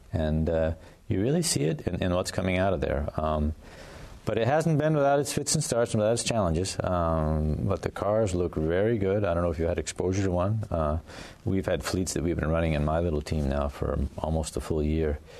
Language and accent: English; Vermont, United States; So I'm from Vermont, right?